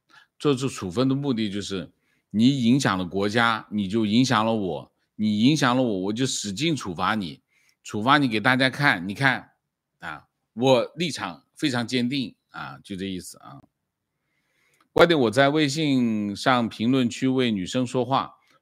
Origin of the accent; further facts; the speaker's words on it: China; 这是我们中国人的资源，中国人的性资源怎么能被老外用了呢？